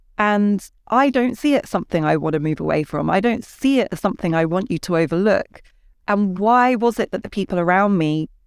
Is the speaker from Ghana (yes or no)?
yes; Ghana; So in the Ghanaian worldview, I am a Ghanaian because my mum's a Ghanaian.